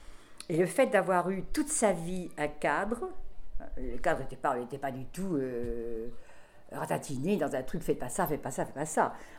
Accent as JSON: {"language": "French", "region": "Nouvelle-Aquitaine", "country": "France", "tie": "born there", "said": "moi, je suis née dans les Deux-Sèvres"}